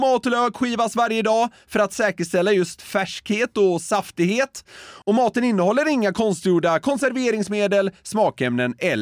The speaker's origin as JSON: {"language": "Swedish", "country": "Sweden", "said": "Som god svensk vill man ju att den ska återvinnas på rätt sätt."}